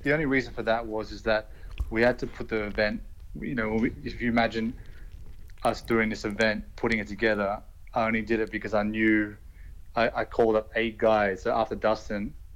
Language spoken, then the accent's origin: English; Australia; When I was growing up in Australia